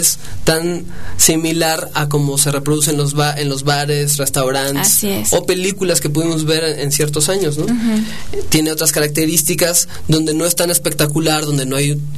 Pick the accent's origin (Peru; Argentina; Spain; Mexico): Mexico; nosotros somos mexicanos porque comemos tortilla, porque escuchamos mariachi, porque oímos un jarocho, bailamos … nos gusta el chile sin albur y el mole